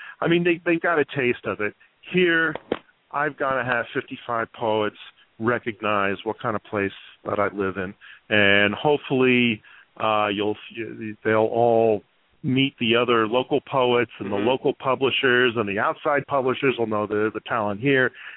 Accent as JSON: {"language": "English", "region": "New York", "country": "United States", "said": "It being a New Yorker, it reminds me of New York in that it's a walking neighborhood with a real sense of community."}